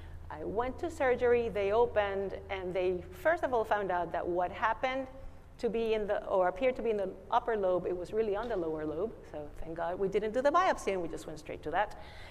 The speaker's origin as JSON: {"language": "English", "country": "Puerto Rico", "tie": "born or raised there", "said": "Youngest of three, born and raised in Puerto Rico, mother of four, old kids already, grandma of one"}